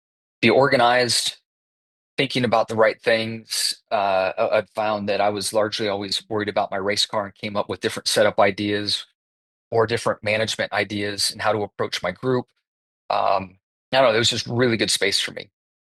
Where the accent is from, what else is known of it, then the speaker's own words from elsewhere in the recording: California, United States; I swam in high school when growing up in California, played water polo and swam, and our water sports were much more popular than football and baseball where I grew up.